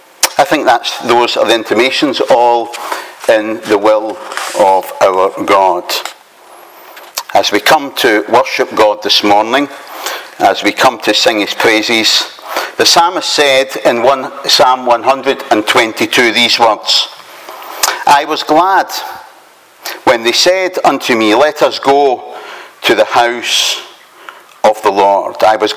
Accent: Glasgow, Scotland, United Kingdom; I come from Glasgow.

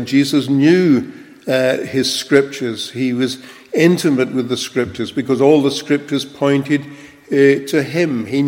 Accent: London, United Kingdom; In London, I grew up in London, and not far from the River Thames, in Wandsworth

